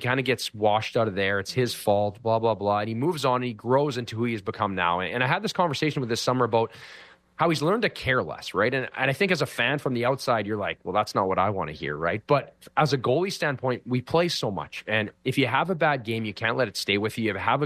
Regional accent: Thunder Bay, Ontario, Canada; He's from my hometown of Thunder Bay, where we just produce goalies nonstop, right?

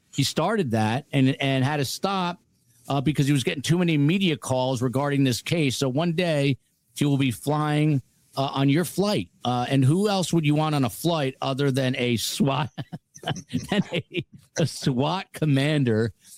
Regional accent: Douglas, Arizona, United States; born there; I was born in Douglas, Arizona.

